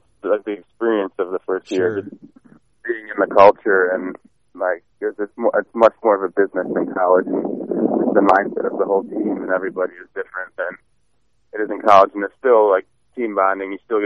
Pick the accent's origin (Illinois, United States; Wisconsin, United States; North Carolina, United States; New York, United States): Wisconsin, United States; growing up in Wisconsin and watching the Packers for your whole life, those guys are like the idols in your eyes when you're a kid in Wisconsin.